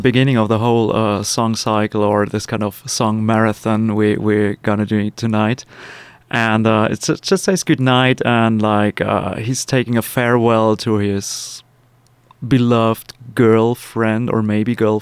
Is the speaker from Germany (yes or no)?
yes; Germany; growing up in Germany or in Europe, we experience a lot of, like, American movies, American music, American politics, whatever.